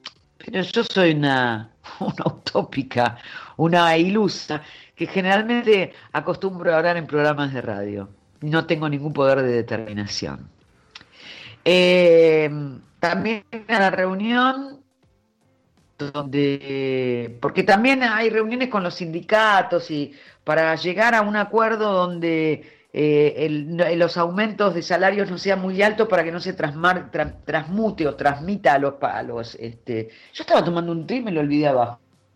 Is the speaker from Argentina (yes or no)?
yes; Argentina; como los argentinos ya conocemos ese tema